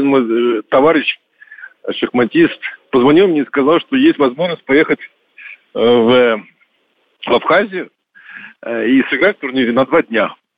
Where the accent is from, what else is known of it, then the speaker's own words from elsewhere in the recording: Saint Petersburg, Russia; тем более, что я из Санкт-Петербурга, у нас холодно, противно, мерзко